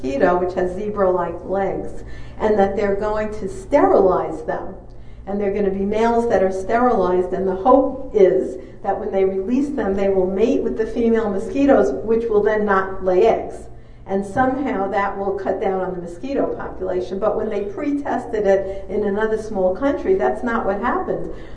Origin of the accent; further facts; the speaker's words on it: Florida, United States; They're about to release in Florida, my home state, millions of genetically modified mosquitoes.